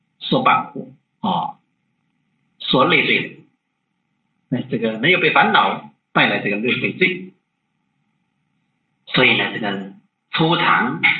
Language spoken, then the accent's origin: Chinese; China; 我们中国人特别喜欢讲这个相生相克，特别喜欢讲阴阳